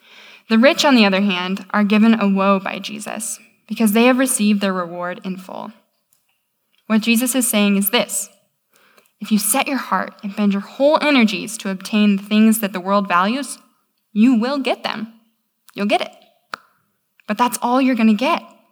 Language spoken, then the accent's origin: English; Iowa, United States; I'm from Iowa, so weather is like something we talk about all the time.